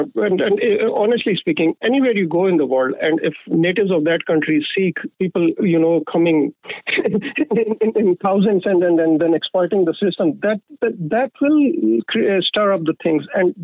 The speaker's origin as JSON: {"language": "English", "country": "Pakistan", "second_language": "English", "moved": "yes", "lives_now": "Ireland", "said": "I'm originally from Pakistan."}